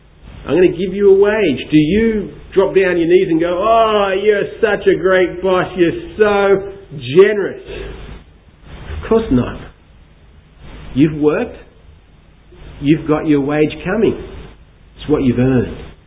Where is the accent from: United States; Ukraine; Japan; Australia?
Australia; Sometimes when I'm there and people find out I'm Australian, they say, hey, go home.